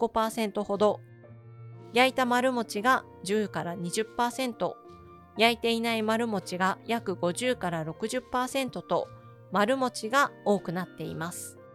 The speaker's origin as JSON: {"language": "Japanese", "region": "Saitama", "country": "Japan", "tie": "born there", "said": "私の場合は埼玉県生まれで"}